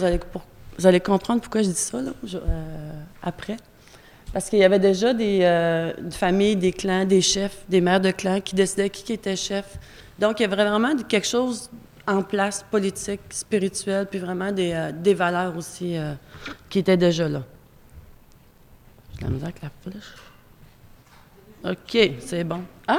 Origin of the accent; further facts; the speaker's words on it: Mashteuiatsh, Quebec, Canada; Moi, je viens d'une communauté de Mashtuyash